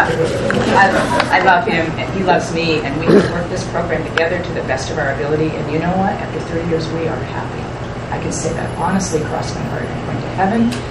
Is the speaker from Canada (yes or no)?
yes; Canada; now in United States; I stayed in the States. I'm from Canada. I didn't go back home.